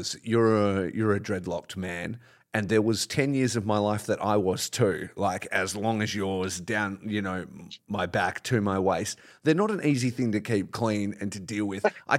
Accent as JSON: {"language": "English", "town": "Perth", "region": "Western Australia", "country": "Australia", "tie": "born or raised there", "said": "They're from my hometown of Perth and from my home promotion, Dude Where's My Ring."}